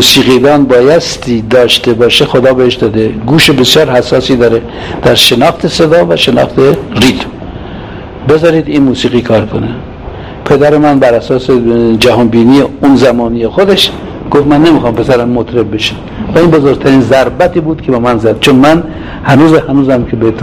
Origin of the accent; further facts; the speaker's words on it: Tehran, Tehran Province, Iran; من یکی عوضی از تهران اومدم ولی اونجا افتاده بودم